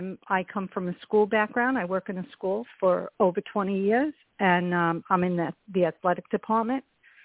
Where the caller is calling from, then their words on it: Long Beach, California, United States; I'm calling from Long Beach.